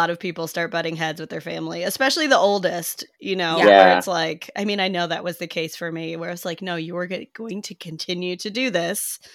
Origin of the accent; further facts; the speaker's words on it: Chicago, Illinois, United States; I grew up in Chicago where like at tons of Catholics